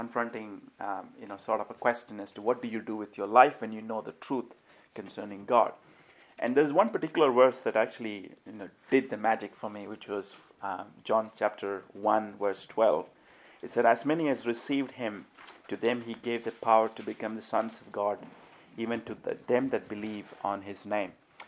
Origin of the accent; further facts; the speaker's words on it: India; also born or lived in Nigeria; I grew up in India, or rather I was born in India. I grew up, for 15 years I was in Africa, and I was just sharing with a brother here that I lived in Nigeria for 15 years. We were brought up in a Christian home.